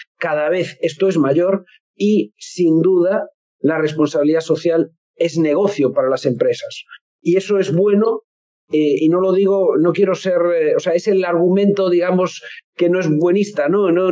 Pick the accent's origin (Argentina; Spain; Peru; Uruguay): Spain; now in Panama; soy consultor de reputación corporativa, socio de la consultora Reputation Lab. Soy español, pero vivo en Panamá y desde Panamá estoy hablando con ustedes